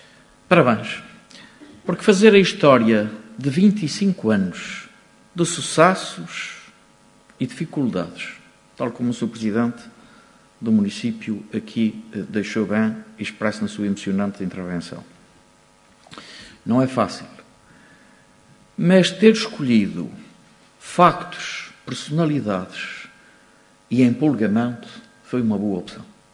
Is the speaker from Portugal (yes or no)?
yes; Azores, Portugal; como açoriano, eu tenho orgulho de ter referência no país